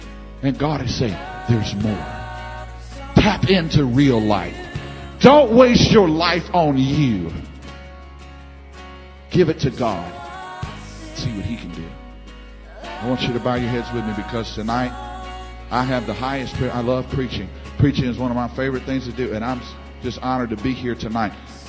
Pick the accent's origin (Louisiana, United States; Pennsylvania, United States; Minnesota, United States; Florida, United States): Louisiana, United States; Baton Rouge; I came all the way from Baton Rouge, Louisiana.